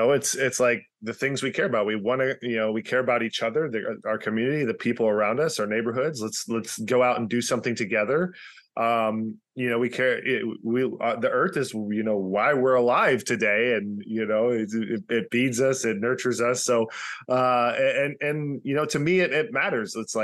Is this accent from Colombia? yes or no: no; Texas, United States; I grew up in Texas, obviously. I didn't get too many times to go see the ocean.